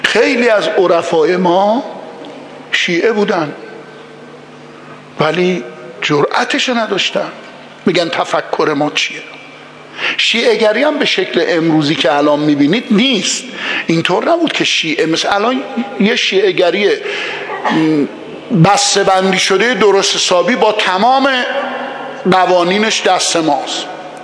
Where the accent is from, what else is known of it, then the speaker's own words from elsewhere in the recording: Iran; ما ایرانیام چون مردم باهوش، خردمند، خردورز و متمدن و متجددی بودیم